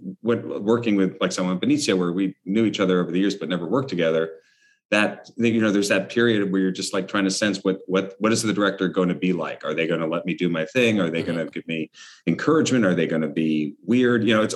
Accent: New York City, New York, United States; I was growing up on the Upper West Side, and my parents, you know, were actors

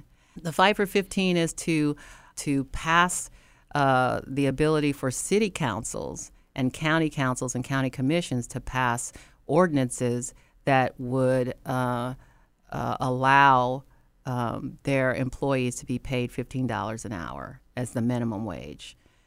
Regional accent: Guam; born there; I'm an Air Force brat. I was born on Guam. My father was in the Air Force for 28 years, so as a child, I grew up being the new kid in school like every couple of years.

